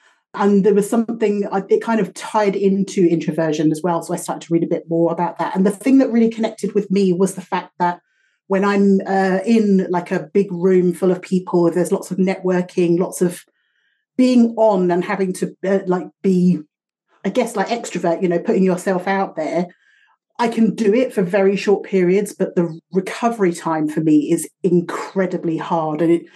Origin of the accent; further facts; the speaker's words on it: United Kingdom; now in Canada; I'm based in BC, but I am not from here originally, as you can probably tell by my accent. I've lived in Canada for the last 5 years, but I'm from the UK originally.